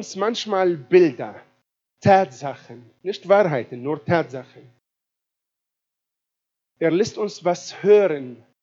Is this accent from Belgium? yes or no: no; Italy; German is a second language; als Italiener, werde ich mal sagen, ist es auch nicht korrekt, weil nicht alle Italiener sehen so aus.